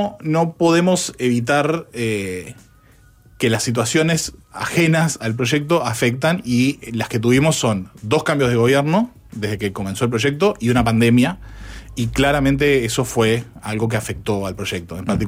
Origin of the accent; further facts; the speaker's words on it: Uruguay; somos uruguayos y nos olvidamos a veces de que acá el estatismo